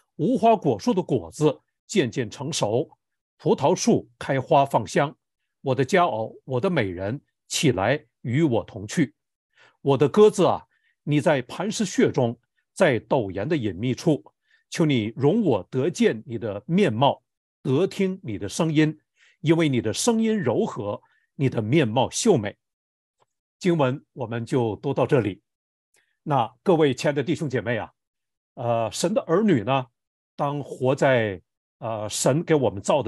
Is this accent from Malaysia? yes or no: no; China; 作为我们中国人，自从在那个大年初一过我们中国人的新年开始，其实呢，春天就已经来到了。